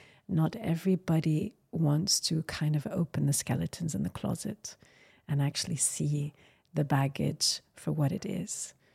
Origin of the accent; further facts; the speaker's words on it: Jordan; And then I was a Jordanian national. And then I would start to tell people I'm Jordanian.